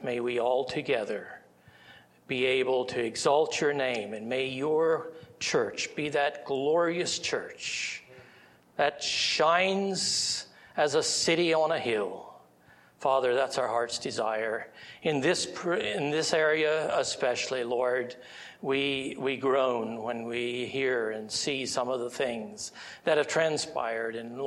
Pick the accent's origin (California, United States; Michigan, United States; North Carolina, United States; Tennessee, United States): Tennessee, United States; Moved here from Tennessee. I was born in Delaware. And moved from Delaware. My parents would have left the Amish when I was in second grade there, and moved to Tennessee when I was 10.